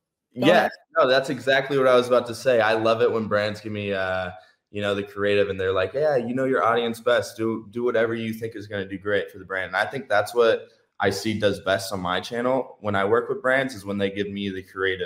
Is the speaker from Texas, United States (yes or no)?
yes; Houston, Texas, United States; growing up in Houston, Texas, this is so new, especially 5 years ago.